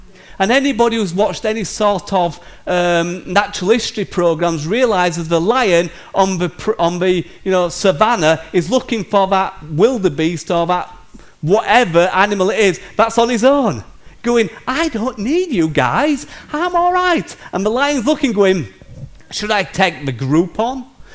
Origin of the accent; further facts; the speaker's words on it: United Kingdom; As long as I'm proud of being British.